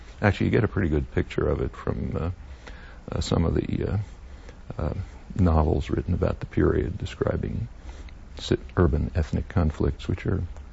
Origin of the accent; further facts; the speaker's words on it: Philadelphia, Pennsylvania, United States; born there; I was born in 1928 in Philadelphia, immigrant, first-generation immigrant family, Jewish.